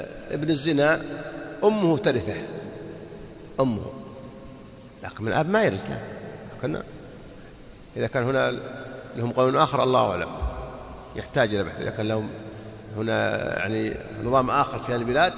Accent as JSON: {"language": "Arabic", "country": "Saudi Arabia", "said": "يوزعون الإفتاء عندنا في السعودية"}